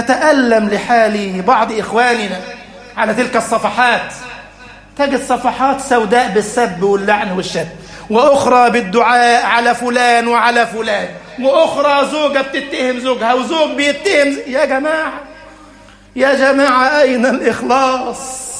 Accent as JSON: {"language": "Arabic", "country": "Egypt", "said": "اجعل بلدنا مصر أمنا أمانا، سخاء رخاء"}